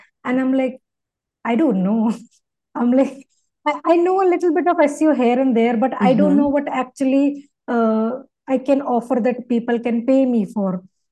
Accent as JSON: {"language": "English", "country": "India", "said": "those people were obviously in other countries and I'm from India."}